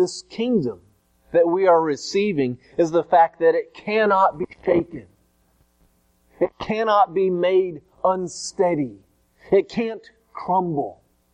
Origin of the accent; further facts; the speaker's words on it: Tulsa, Oklahoma, United States; I've told you about the peach trees we had growing up in Tulsa.